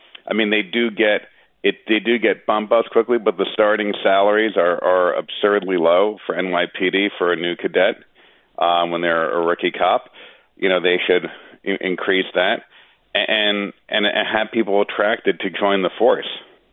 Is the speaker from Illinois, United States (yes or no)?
no; New York City, New York, United States; as a New Yorker, the transparency issue, you know, we're always hearing about the issues.